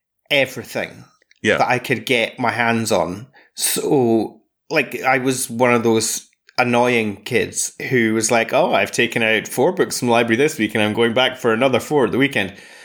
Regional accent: Scotland, United Kingdom; I'm a Scottish podcasting person.

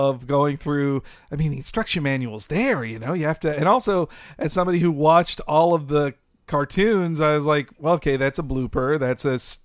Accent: Detroit, Michigan, United States; being a Mario-obsessed kid, my parents indulged me whenever something related to the franchise came by my hometown of Detroit.

